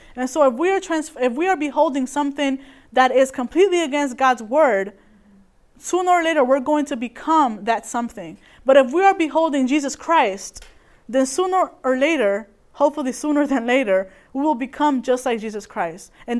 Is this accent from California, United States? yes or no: no; Bridgeport, Connecticut, United States; I come from Connecticut, and the city that I live in, or that I lived in, is Bridgeport. And Bridgeport is known to be one of the most dangerous cities in the United States.